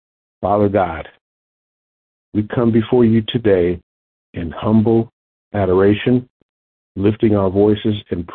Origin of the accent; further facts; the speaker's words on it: Lincoln Heights, Ohio, United States; I come to you from Lincoln Heights, Ohio